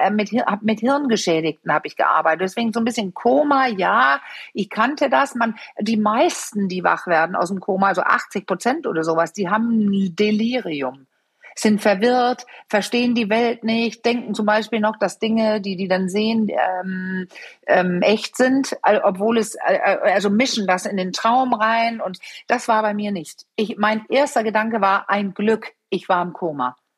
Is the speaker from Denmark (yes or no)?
yes; Denmark; German is a second language; ich bin Dänin